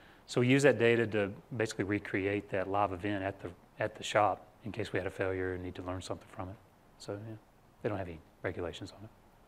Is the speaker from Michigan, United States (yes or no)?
no; Charlotte, North Carolina, United States; So I grew up in Charlotte, which helps a lot because they're located in Charlotte.